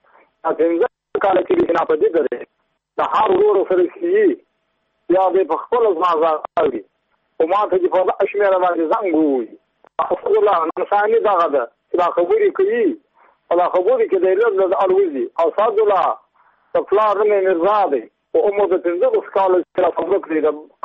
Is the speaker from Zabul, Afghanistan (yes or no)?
no; Badghis, Afghanistan; زه بخښنه د بادغیس ولایت یم د مکو د ولسوالۍ یم.